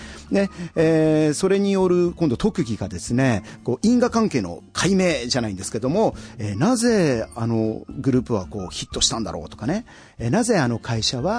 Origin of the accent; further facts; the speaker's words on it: Tokamachi, Niigata, Japan; moved away; 和40年の4月2日、もうすぐ誕生日なんですけれども、今度52になりますが、新潟県の十日町というですね、まあ本当山の中で生まれ育ち、まあおのぼりさん的に上京して